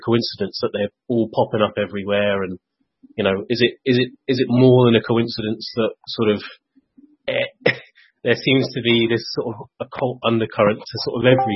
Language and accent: English; London, United Kingdom; I guess you just say I'm from London.